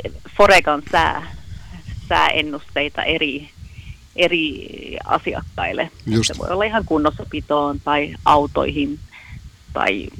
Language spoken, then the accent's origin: Finnish; Sweden; born there; Finnish is a second language; kun kuitenkin olen syntynyt Ruotsissa, niin tietenkin ruotsin kieli on vielä vahvempi mulla.